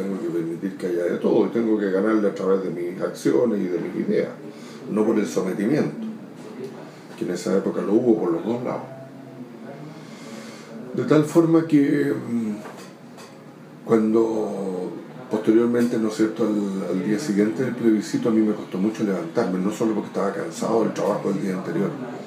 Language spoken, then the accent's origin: Spanish; Chile; nos farreamos como chilenos una oportunidad única e irrepetible